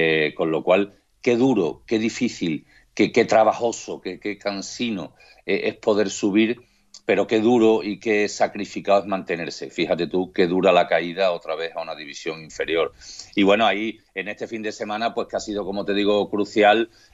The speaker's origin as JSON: {"language": "Spanish", "town": "Jerez", "region": "Andalusia", "country": "Spain", "said": "Con mi tierra, Jerez, también es una ciudad grande"}